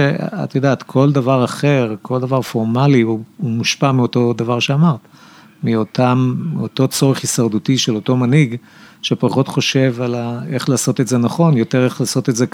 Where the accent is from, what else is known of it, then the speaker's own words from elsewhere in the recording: Ramla, Central District, Israel; אני גדלתי ברמלה